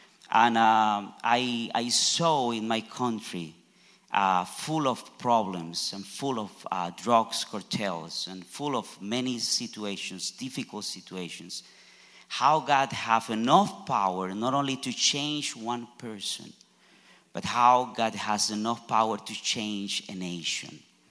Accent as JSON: {"language": "English", "country": "Colombia", "second_language": "English", "moved": "yes", "lives_now": "Nashville, United States", "said": "when I came here to Nashville 20 years ago, back in 2002, I remember that I say I'm from Columbia, and they say, oh, Columbia, Tennessee. I say, no, It's far, farther south. It's in South America."}